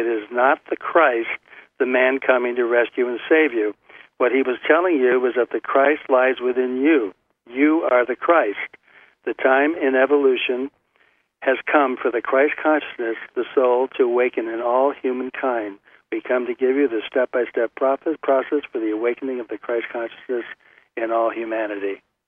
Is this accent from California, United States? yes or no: no; Buffalo, New York, United States; now in Hoboken, United States; I grew up in Buffalo, New York, and I always tell people that I was emotionally scarred by winter.